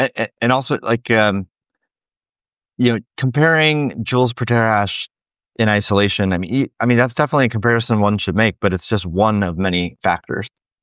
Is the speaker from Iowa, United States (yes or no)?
yes; Iowa, United States; I'm from Iowa. There's no Steak and Shakes in Iowa, at least when I grew up.